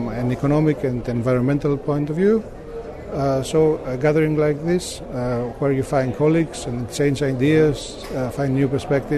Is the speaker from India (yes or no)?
no; Greece; I'm a veterinarian. I come from Greece.